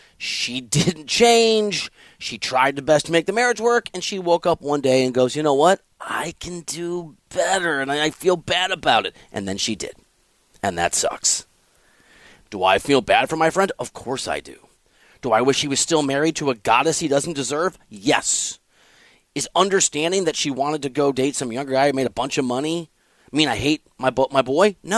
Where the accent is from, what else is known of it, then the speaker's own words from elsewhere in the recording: Dubuque, Iowa, United States; The Milwaukee Bucks are the organization, and I'm from Dubuque, Iowa, guys, so let's not get mad at me, okay?